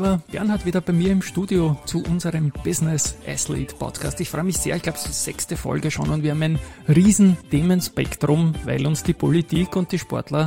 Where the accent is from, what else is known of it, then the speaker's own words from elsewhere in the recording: Austria; wir in Österreich da leider nicht dabei sind als Österreicher.